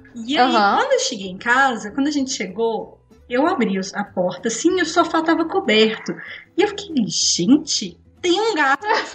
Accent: Belo Horizonte, Minas Gerais, Brazil; eu sou aqui de BH

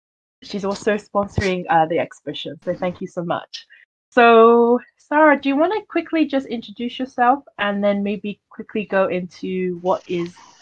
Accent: United Kingdom; born there; And myself being British born Chinese, identity has always been a struggle of mine.

